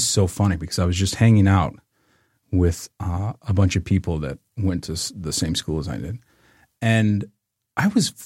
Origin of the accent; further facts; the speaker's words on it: Detroit, Michigan, United States; born there; I was born in Detroit, actually.